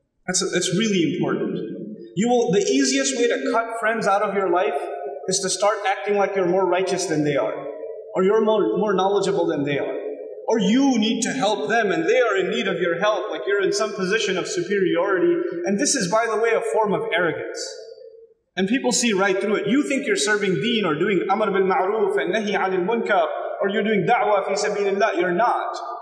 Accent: United States; I know you're not used to that, but I'm from America.

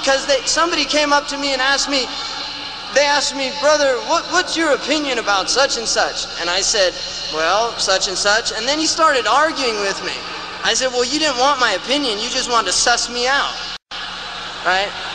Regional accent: California, United States; All right, I'm a Muslim from California.

